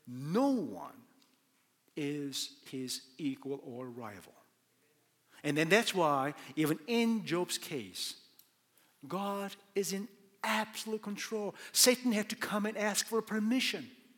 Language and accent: English; Michigan, United States; See, I'm from Michigan, and Michigan hates Ohio State because Ohio State is the worst rival that we have